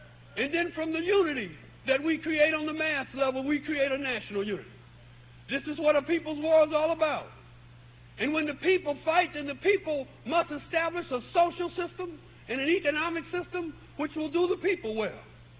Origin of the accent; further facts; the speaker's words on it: Detroit, Michigan, United States; Because I come from Detroit, so I know what it's like.